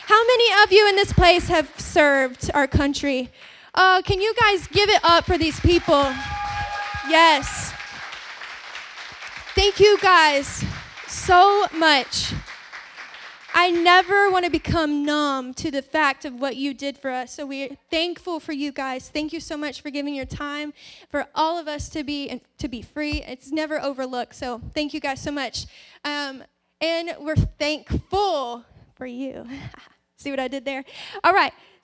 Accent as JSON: {"language": "English", "region": "the South", "country": "United States", "said": "I mean, I'm from the South. You got to deep fry everything."}